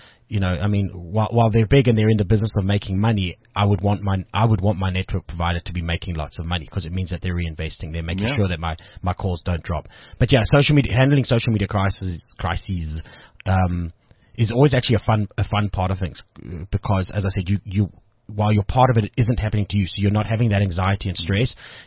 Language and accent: English; Boksburg, Gauteng, South Africa; Listen, I'm from Boxburg, eh?